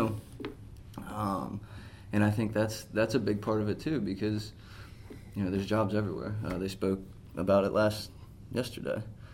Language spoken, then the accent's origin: English; East Coast, United States; I mean, we're from the East Coast.